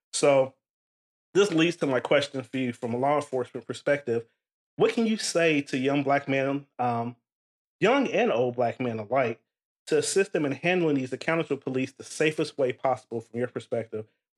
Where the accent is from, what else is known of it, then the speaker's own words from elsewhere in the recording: Ohio, United States; I'm from Ohio. I grew up in the inner city, you know